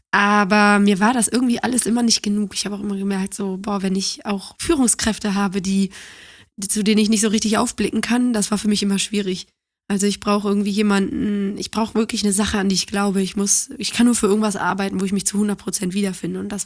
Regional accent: Cologne, North Rhine-Westphalia, Germany; also born or lived in Düsseldorf; Ich bin ja Kölnerin mit Leib und Seele.

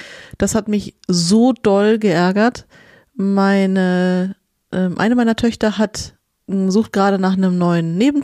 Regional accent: Germany; ich bin ja in Deutschland geboren und aufgewachsen, habe deutsches Abitur, habe in Deutschland studiert. Also das ist alles super, genau wie du sagst, total deutsch. Meine Familie kommt aber aus Ungarn

